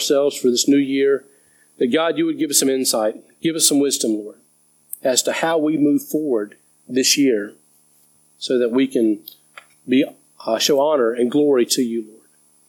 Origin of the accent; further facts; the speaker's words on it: United States; I was thinking about my own life, and I grew up in the States